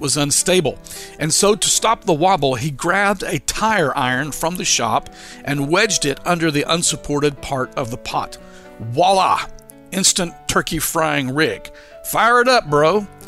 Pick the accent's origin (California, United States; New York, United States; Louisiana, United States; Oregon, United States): Louisiana, United States; Now, we were not actual Cajuns by either blood or upbringing, but hey, we were raised in Louisiana, after all.